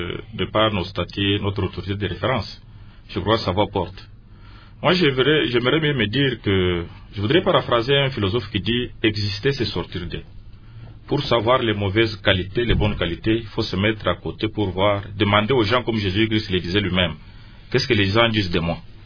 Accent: Kasaï, DR Congo; Je suis de Kassai, bien entendu, mais la question qui concerne l'Est

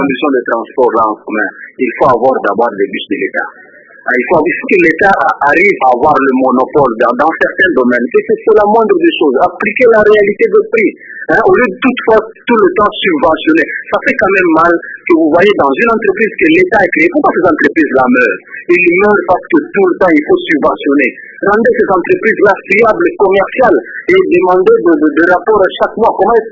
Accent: DR Congo; depuis que je suis Congolais, c'est aujourd'hui que je me sens vraiment fier d'être Congolais.

